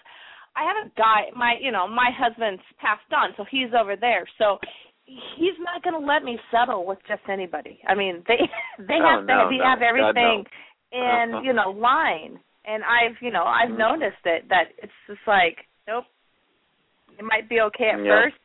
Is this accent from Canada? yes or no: no; Washington, United States; I'm from Washington State.